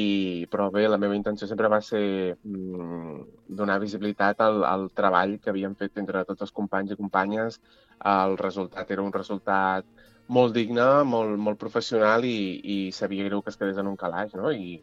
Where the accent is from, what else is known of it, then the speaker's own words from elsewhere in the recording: Llorenç del Penedès, Catalonia, Spain; Jo soc de Llorenç del Penedès